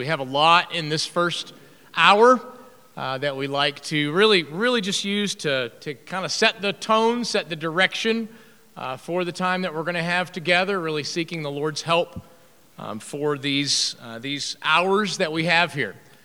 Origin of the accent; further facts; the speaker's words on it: South Carolina, United States; And I'm from South Carolina, right?